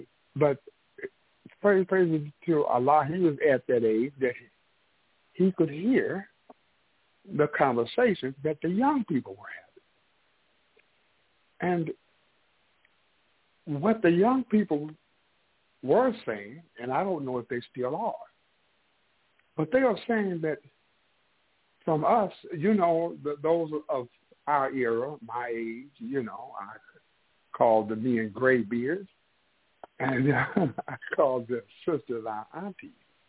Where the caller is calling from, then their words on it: St. Louis, Missouri, United States; And I'm from the Electric City of St. Louis, Missouri.